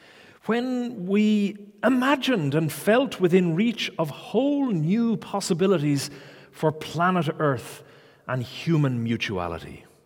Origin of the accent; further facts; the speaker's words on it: Ireland; Growing up in Ireland, a typical Irish mother always led their sons to believe that the world revolved around them.